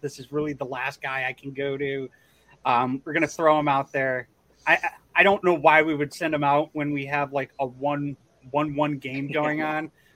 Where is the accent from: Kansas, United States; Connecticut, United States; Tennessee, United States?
Connecticut, United States; Tolland; I'm also from Connecticut too, Jim. I'm from the Tolland area.